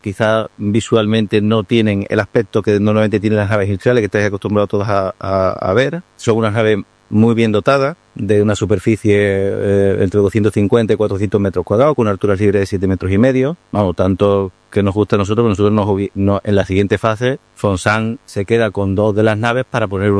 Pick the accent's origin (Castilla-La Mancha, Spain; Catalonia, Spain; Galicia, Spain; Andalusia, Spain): Andalusia, Spain; Lebrija; Yo soy de Lebrija y me gustaría poner una de nuestras principales actividades, dejarlas aquí en Lebrija.